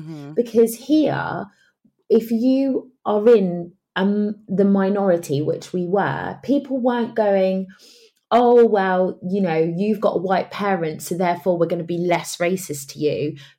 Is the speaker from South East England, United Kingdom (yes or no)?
yes; Margate, South East England, United Kingdom; I'd just continue to say I'm from Margate until they kind of got frustrated.